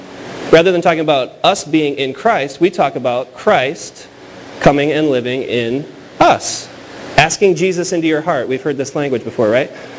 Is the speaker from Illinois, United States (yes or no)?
yes; Rockford, Illinois, United States; I grew up in Rockford, Illinois, but my best friend moved to California while I was away